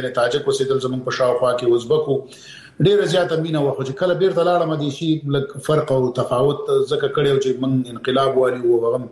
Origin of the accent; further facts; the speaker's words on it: Peshawar, Khyber Pakhtunkhwa, Pakistan; زه پېښور کې د اول سیب نه نیولې تر 12 پورې مالته درس ویلې دی.